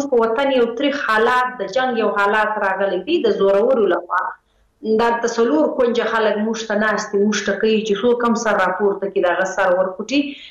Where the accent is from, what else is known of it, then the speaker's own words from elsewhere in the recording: Khyber Pakhtunkhwa, Pakistan; زه ته دواړي د پښتونخوا وطن بچي یو، دلته پاتسي یو، دلته پیدا سي یو.